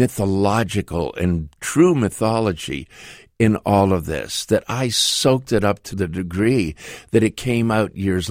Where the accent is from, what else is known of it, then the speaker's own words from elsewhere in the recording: Canada; Oh, I don't know. I'm from Canada.